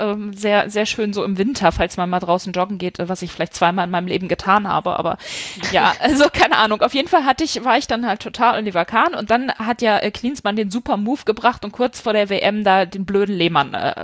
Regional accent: Hanover, Lower Saxony, Germany; also ich komme aus Hannover

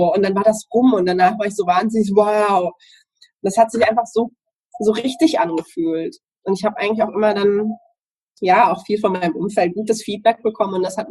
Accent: Southern Germany, Germany; ich komme aus Süddeutschland

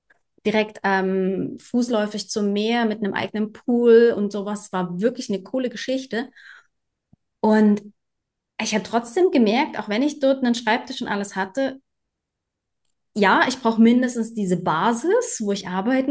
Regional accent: Germany; now in Switzerland; Deutschland verlassen und habe immer behauptet, die Schweiz wäre meine Wahlheimat. Und in Deutschland ist meine Heimat, aber ich würde jetzt nicht mehr sagen, Deutschland ist meine Heimat.

